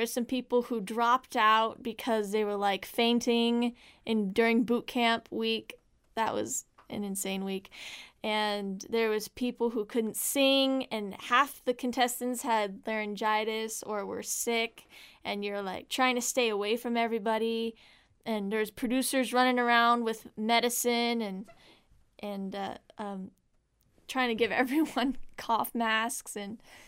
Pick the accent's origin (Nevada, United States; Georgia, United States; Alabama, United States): Nevada, United States; Las Vegas; born there; also born or lived in Crawford, Colorado; I was born in Las Vegas, Nevada, and I lived there for 7 years, but I was always growing up a cowgirl. I mean, we would visit this property in Crawford, Colorado, all the time